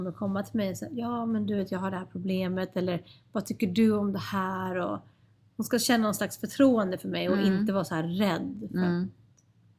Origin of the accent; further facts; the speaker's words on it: Stockholm, Stockholm County, Sweden; Jag växte upp vid Stureplansklubbarna och där togs det mycket.